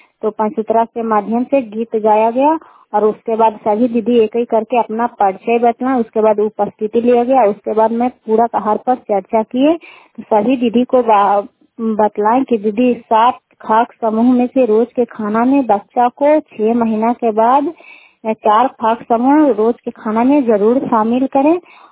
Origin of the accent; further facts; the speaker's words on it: Kukhariya, Bihar, India; कुकहरिया का रहने वाले हैं, रुखाई पंचायत चंडीपंडा जिले के।